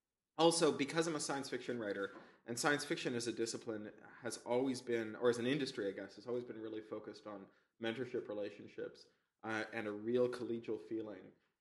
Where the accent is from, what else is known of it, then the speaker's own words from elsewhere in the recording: Canada; I'm a Canadian, so whenever I enter the States, it's always very fraught.